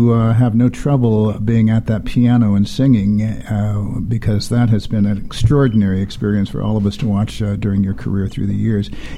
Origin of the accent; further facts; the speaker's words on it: San Diego, California, United States; You're actually performing tomorrow night in my hometown, San Diego.